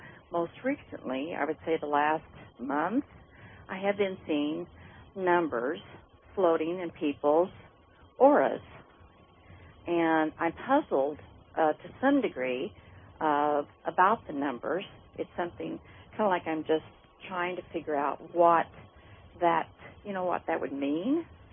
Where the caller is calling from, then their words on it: Enid, Oklahoma, United States; I'm calling from Enid, Oklahoma.